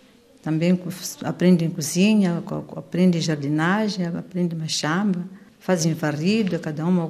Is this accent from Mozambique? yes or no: yes; Mozambique; sou moçambicana. Estou a trabalhar aqui na Namacha com umas meninas. Sou franciscana